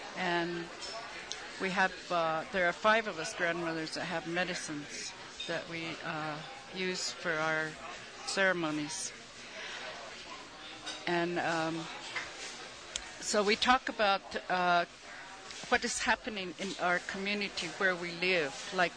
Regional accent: Lame Deer, Montana, United States; I'm a Cheyenne, and I'm from Montana, Lame Deer, Montana

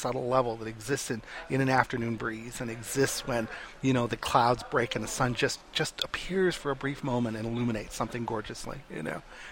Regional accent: Canada; also born or lived in New York; now in United States; I'm from Canada originally. And through a series of circumstances, I ended up in the United States. And then I married a lady from New York, which got me to New York, and eventually I ended up in New Mexico.

